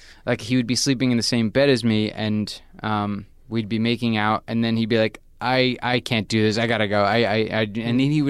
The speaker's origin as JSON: {"language": "English", "region": "New York", "country": "United States", "said": "We're just these songwriters, we're dudes from New York that we're trying to, you know, do our thing."}